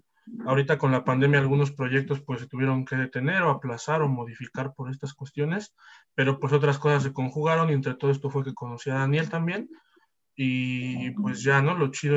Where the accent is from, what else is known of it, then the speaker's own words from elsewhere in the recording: Santiago Zapotitlán, Mexico City, Mexico; soy del pueblo de Santiago Zapotitlán, en la alcaldía de Tláhuac.